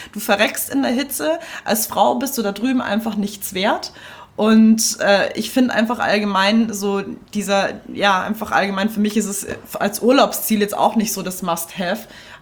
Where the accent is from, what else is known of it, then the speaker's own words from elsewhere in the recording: Munich, Bavaria, Germany; also ich bin in München groß geworden